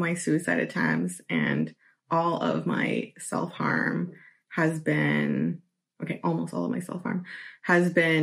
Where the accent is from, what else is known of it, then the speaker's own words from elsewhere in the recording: Toronto, Ontario, Canada; I'm from Toronto in Canada.